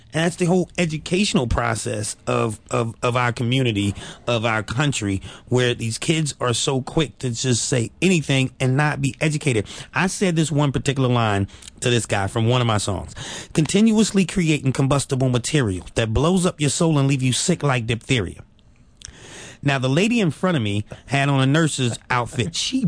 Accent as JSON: {"language": "English", "country": "United States", "tie": "born or raised there", "lives_now": "Philadelphia, United States", "said": "this was like a growing up in Carolina. I lived in Philly for 20 years"}